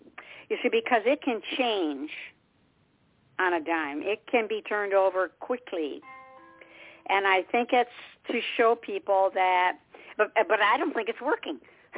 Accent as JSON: {"language": "English", "town": "Detroit", "region": "Michigan", "country": "United States", "said": "And I came originally from Detroit"}